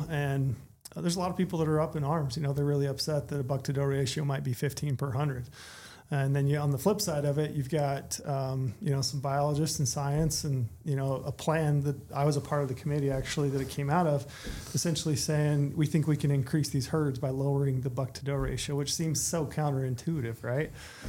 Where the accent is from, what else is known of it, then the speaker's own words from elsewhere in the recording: Cedar City, Utah, United States; I am from Cedar City. This is it's in my blood.